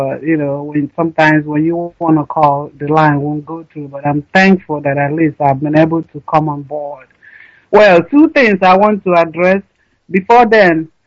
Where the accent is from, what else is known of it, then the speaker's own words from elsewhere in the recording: Oguta, Imo, Nigeria; I come from Oguta in Biafra land.